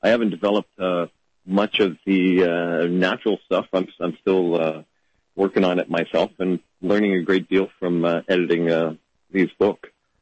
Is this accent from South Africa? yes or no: no; Canada; born there; Hatched in Canada, I guess. I'm Canadian by birth, not by choice.